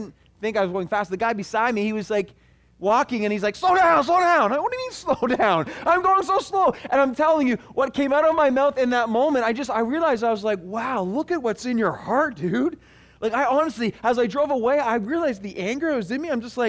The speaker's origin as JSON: {"language": "English", "country": "Canada", "said": "I am not here all the way from Canada to go through the motions, okay? I'm not here from Canada"}